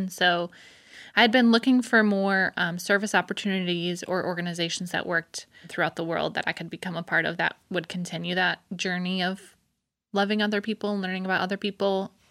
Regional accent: St. Joseph, Michigan, United States; So I'm from Michigan, St. Joseph, Michigan, which is in the southwest corner of the state, right on the lake.

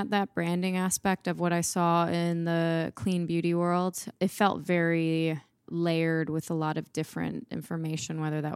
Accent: Detroit, Michigan, United States; Oh yeah. I would definitely say my work ethic. Mm. Strong from Detroit.

